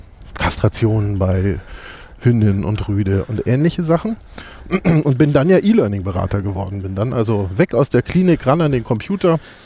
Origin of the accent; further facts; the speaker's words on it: Hamburg, Germany; also born or lived in Kiel; Und bin dann groß geworden in Hamburg. Das hat viel geprägt, unter anderem glaube ich auch noch ein bisschen die Sprache.